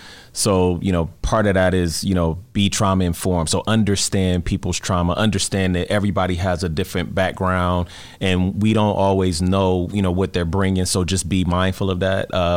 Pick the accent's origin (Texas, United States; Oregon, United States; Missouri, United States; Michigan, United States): Michigan, United States; Detroit; I grew up in Detroit.